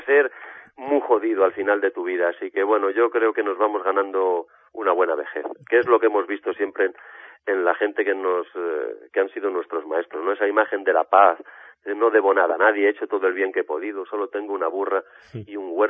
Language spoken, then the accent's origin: Spanish; La Maya, Castile and León, Spain; los discos anteriores los habíamos presentado en la plaza de mi pueblo, en La Maya